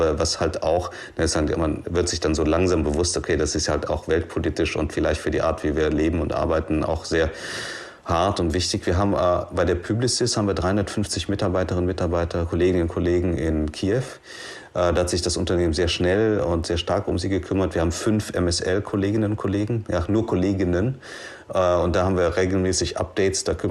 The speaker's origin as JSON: {"language": "German", "country": "Philippines", "tie": "born or raised there", "said": "Ich habe meine Kindheit auf den Philippinen verbracht. Das ist katholischer geht's nicht."}